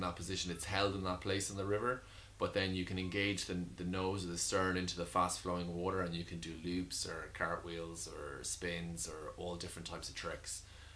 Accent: Roscrea, Munster, Ireland; So I grew up in Roscrane, County Tipperary, and from a very young age I just loved being out in the outdoors.

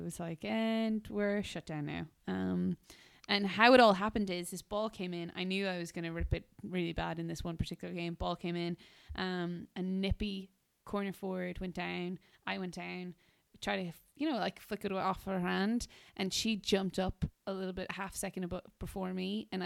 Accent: United States; born there; given I was born in the States, I always kind of wanted to make my way back and wanted to take a chunk out of the Big Apple

